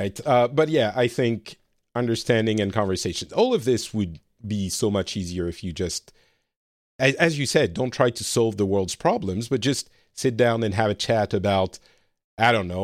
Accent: France; also born or lived in Lebanon; and I come from Lebanon and my family is Middle Eastern. But still, the reality is I grew up very French, very white, privileged class France, even if we ourselves didn't have a huge amount of money.

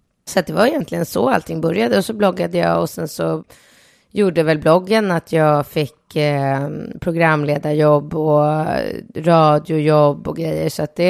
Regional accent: Solna, Stockholm County, Sweden; also born or lived in Rinkeby / Akalla; Jag kommer från Solna skulle jag säga. Jag är egentligen född, när jag föddes så bodde mina föräldrar i Rinkeby. Men där bodde vi tills jag var 4 månader. Och så flyttade vi till Solna.

